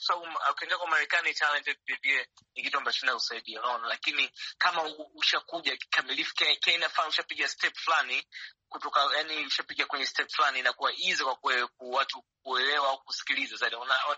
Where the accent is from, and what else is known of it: Tanzania